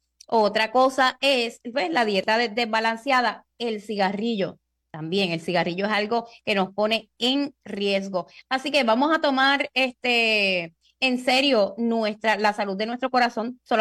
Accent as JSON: {"language": "Spanish", "country": "Puerto Rico", "said": "yo que vivo en Puerto Rico, soy puertorriqueña de pura cepa"}